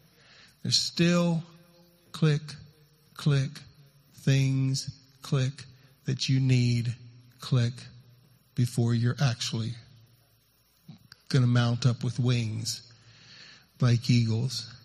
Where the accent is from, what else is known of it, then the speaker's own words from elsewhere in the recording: Serbia; when we got back to where we grew up in Serbia